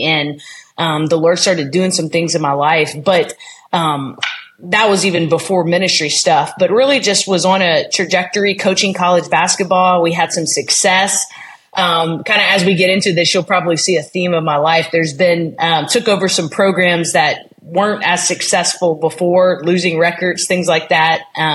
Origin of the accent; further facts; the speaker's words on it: Louisiana, United States; I grew up in Louisiana my whole life, born and raised there, and went to school there